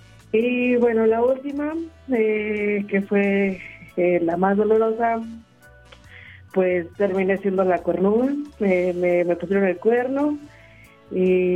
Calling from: Tlalnepantla, State of Mexico, Mexico; De aquí, de Tlalnepantla.

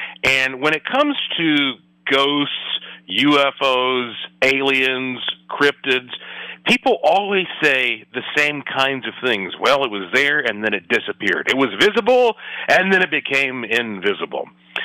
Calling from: Las Vegas, Nevada, United States; And, of course, I'm joining you from Las Vegas, Nevada.

